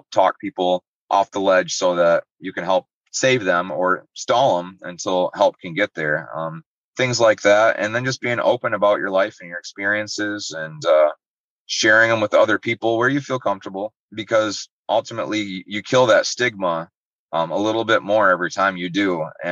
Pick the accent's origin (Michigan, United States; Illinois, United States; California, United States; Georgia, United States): Michigan, United States; Muskegon; I'm from Muskegon. That's all I know. They call it Ski Town, I think.